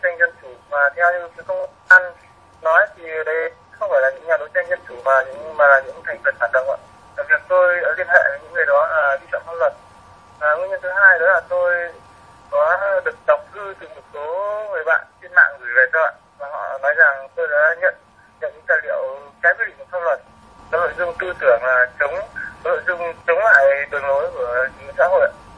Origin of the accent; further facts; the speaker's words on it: Bac Giang, Vietnam; Hiện tại tôi đang ở Bắc Giang, quê hương mình.